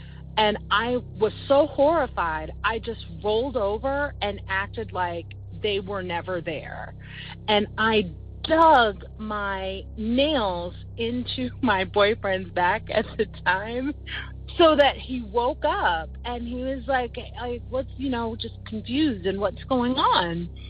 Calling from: Silver Spring, Maryland, United States; I'm calling from Silver Spring, Maryland.

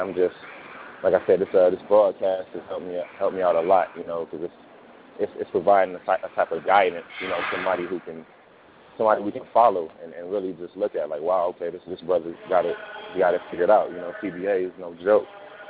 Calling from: Cleveland, Ohio, United States; from Cleveland, Ohio.

